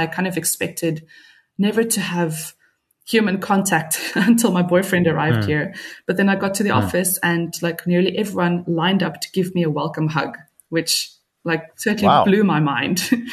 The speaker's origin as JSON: {"language": "English", "country": "South Africa", "said": "I think as a South African woman, the first thing is safety."}